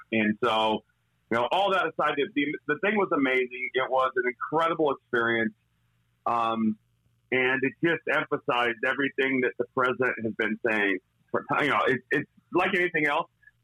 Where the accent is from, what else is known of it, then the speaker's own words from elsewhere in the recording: Arizona, United States; I grew up in Arizona, so the illegal immigration issue is not a joke.